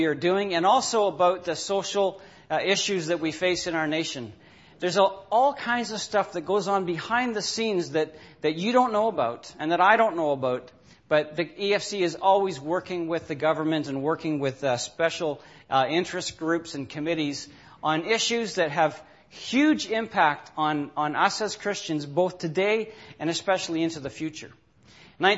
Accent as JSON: {"language": "English", "region": "Ontario", "country": "Canada", "tie": "born or raised there", "said": "we are from Ontario. We always lived in Ontario."}